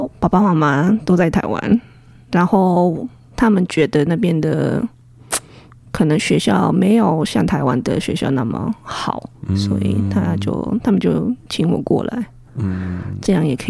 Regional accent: Manila, Metro Manila, Philippines; 我是来自菲律宾马尼拉

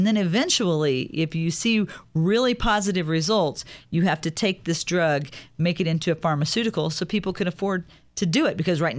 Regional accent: Illinois, United States; In my home state of Illinois.

